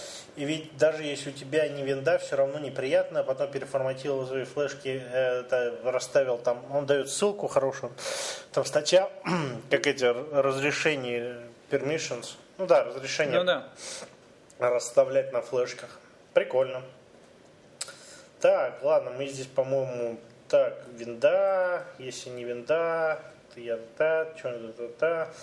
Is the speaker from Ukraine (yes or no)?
yes; Ukraine; Я из Украины, тут не так много людей, способных написать такую вещь